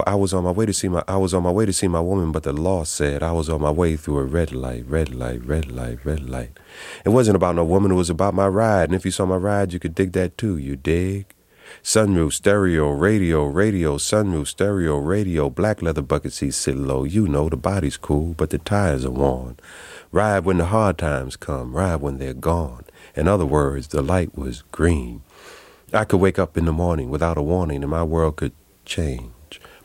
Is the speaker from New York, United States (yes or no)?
yes; New York City, New York, United States; I grew up in New York City. Spent a great deal of time in my family homeland in South Carolina. But I grew up in Harlem and East Harlem, or El Barrio.